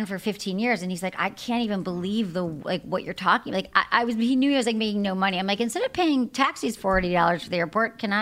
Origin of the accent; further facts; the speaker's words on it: San Francisco, California, United States; because I'm not from LA, I'm from San Francisco, if anything, in Michigan.